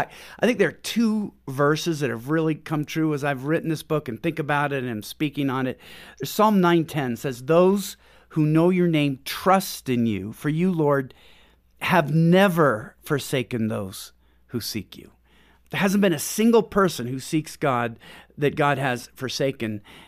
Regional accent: Pacific Northwest, United States; now in Houston, United States

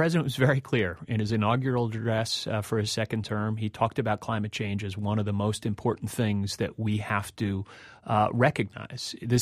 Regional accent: New York, United States; and I'm a New Yorker, I have friends in Brooklyn who lost family members

